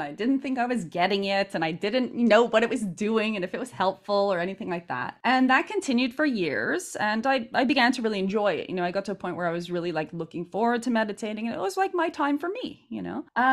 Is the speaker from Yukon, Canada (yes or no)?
no; Montreal, Quebec, Canada; now in Milan, Italy; So I was born in Montreal, Canada. And on the English side of town, as you know, Canada is bilingual, especially Montreal.